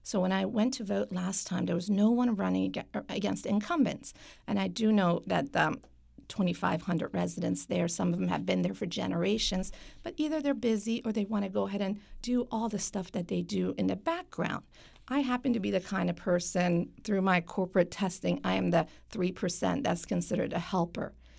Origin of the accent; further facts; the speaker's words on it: Virginia, United States; also born or lived in Iran; So, as you mentioned, I am an immigrant. I was born in Iran, but I grew up in Virginia. So I was in Southern Virginia, Hampton area at first, and then Northern Virginia.